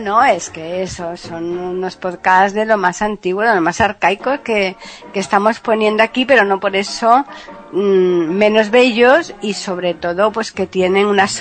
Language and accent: Spanish; Andalusia, Spain; Es que yo soy andaluza.